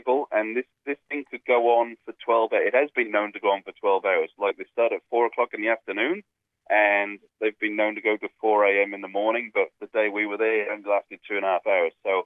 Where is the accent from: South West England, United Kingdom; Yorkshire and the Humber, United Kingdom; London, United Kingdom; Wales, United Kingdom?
Wales, United Kingdom; now in Brisbane, Australia; I'm from Wales. Born and bred.